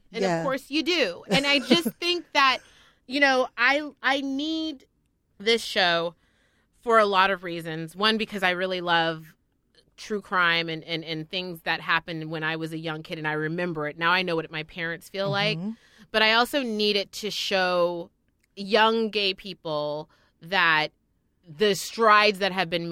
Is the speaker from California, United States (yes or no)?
yes; San Francisco, California, United States; knowing what I know growing up in San Francisco with how the community was super important